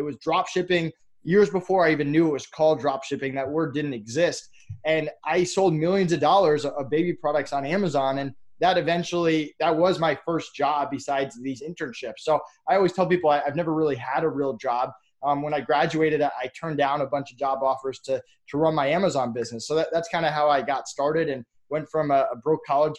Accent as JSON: {"language": "English", "region": "Massachusetts", "country": "United States", "tie": "born or raised there", "said": "Yeah, so I grew up in Massachusetts. My parents were both teachers"}